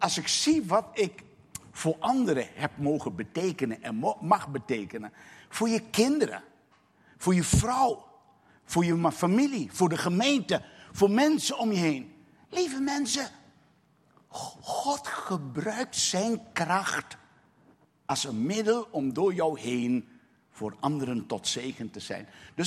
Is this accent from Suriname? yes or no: yes; Suriname; now in Netherlands; Ik ben een echte Surinamer, ook nog gebleven. Dus het feit dat ik in Nederland woon, is voor mij een van de meest verschrikkelijke dingen geweest.